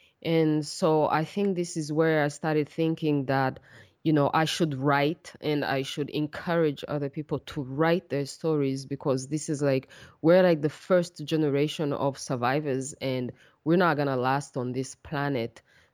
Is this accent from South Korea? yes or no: no; Rwanda; also born or lived in Nairobi, Kenya; I was born and raised in Rwanda, and also had an opportunity to travel as a child, as young, and also live in Kenya, in Nairobi